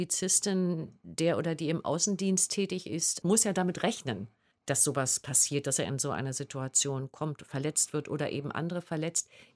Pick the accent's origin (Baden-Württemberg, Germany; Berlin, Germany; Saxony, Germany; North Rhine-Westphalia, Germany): Berlin, Germany; Also ich als Westberlinerin erinnere